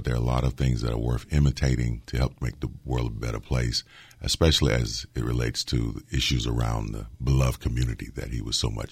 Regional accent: Alabama, United States; born there; I was born in Perry County, Alabama

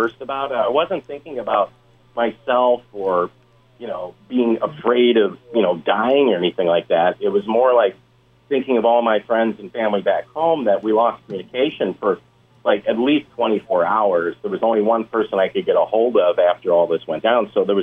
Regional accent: Missouri, United States; also born or lived in Wisconsin; I grew up originally in Missouri, so we have tremors, earthquakes

